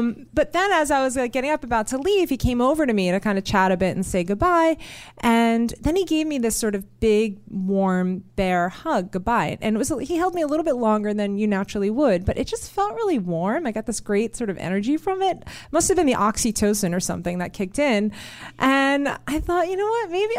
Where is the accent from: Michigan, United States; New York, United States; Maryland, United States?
New York, United States; And, you know, I grew up in New York and I had actually just had gotten back from Europe